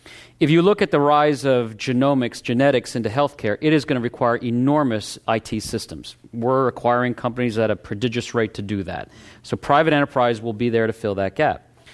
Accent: United States; But as an American, I also have a more altruistic motive.

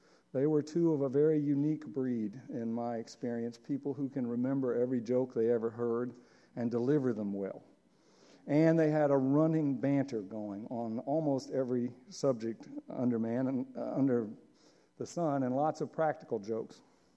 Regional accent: Atlanta, Georgia, United States; born there; I was born in Atlanta in Dr. King's city, but never even laid eyes on him during his lifetime.

